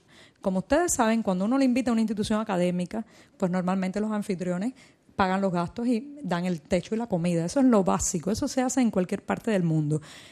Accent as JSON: {"language": "Spanish", "country": "Cuba", "said": "son inherentes a la vida cubana. De manera que estoy acostumbrada y me encantaría que en mi país también pudiera ocurrir así"}